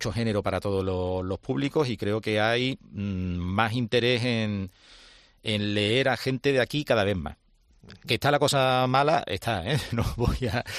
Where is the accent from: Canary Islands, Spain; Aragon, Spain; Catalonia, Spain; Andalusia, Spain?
Andalusia, Spain; yo soy andaluz y ser andaluz, la Semana Santa forma parte indisoluble de mi cultura